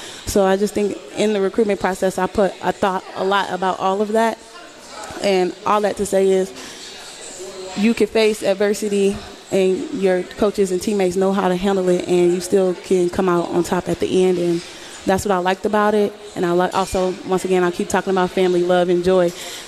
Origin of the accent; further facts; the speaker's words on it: Houston, Texas, United States; I'm from Houston, like I said.